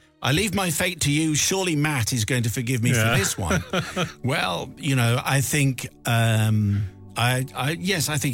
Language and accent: English; Bristol, South West England, United Kingdom; accent: Bristolian; It felt so lovely to be myself and revert back to my Bristolian accent.